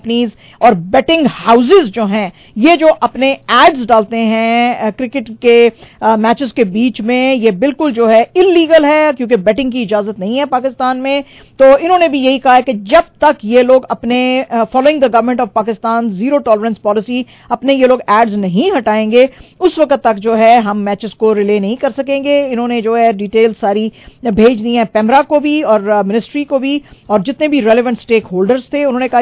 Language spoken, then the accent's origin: Hindi; Gujarat, India; आपको पता ही है मैं गुजराती हूं